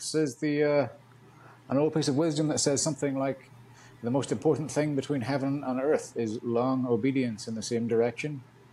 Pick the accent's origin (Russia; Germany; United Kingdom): United Kingdom; Northern Ireland; that was growing up in Northern Ireland.